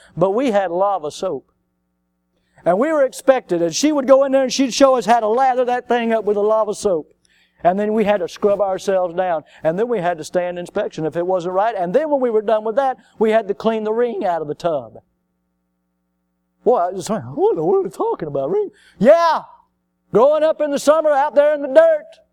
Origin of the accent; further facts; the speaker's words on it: the South, United States; born or raised there